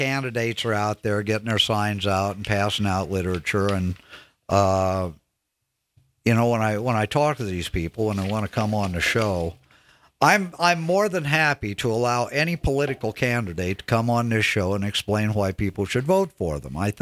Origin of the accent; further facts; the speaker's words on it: Midwest, United States; I grew up in the Midwest, and during the winter, you spend half your life shoveling snow.